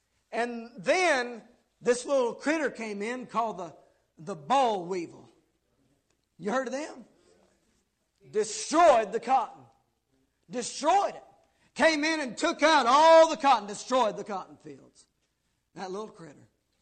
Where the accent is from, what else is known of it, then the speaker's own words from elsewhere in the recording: the South, United States; A lot of you know that. We're from the South.